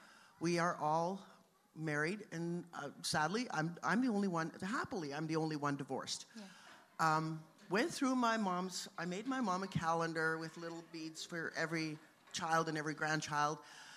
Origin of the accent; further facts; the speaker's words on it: Saskatoon, Saskatchewan, Canada; We grew up around Saskatoon, and I so appreciate this island now with they're getting snow.